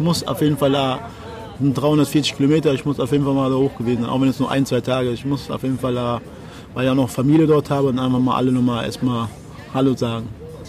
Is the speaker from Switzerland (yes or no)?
no; Togo; ich bin aus Togo